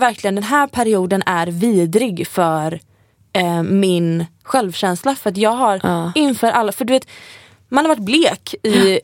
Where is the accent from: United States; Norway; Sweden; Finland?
Sweden; Gothenburg, Västra Götaland County; För när jag var hemma i Göteborg så fick jag extrem så här, jag kastades tillbaka till alla känslor och minnen typ jag hade när jag var tonåring.